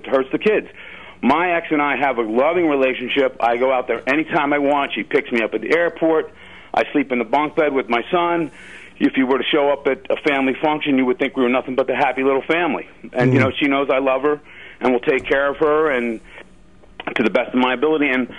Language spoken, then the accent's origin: English; United States; now in Philadelphia, United States; I'm an American man myself, and as a child I was taught, big boys don't cry